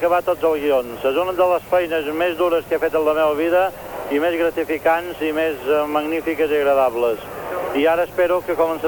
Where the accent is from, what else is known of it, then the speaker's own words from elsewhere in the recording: Balearic Islands, Spain; els mallorquins som una gent molt etnocèntrica, i el meu poble també.